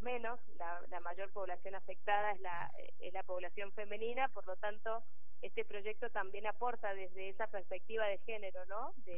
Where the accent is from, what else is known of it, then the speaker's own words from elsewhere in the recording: Mendoza, Argentina; por parte de Mendoza, lo cual a mí me llena de orgullo, ¿no? Porque es de mi tierra